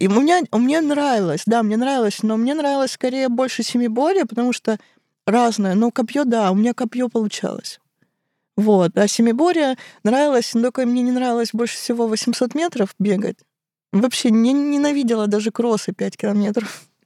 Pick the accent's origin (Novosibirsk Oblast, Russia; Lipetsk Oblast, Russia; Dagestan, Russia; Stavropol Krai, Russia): Stavropol Krai, Russia; Kislovodsk; Я родилась, выросла в Кисловодске.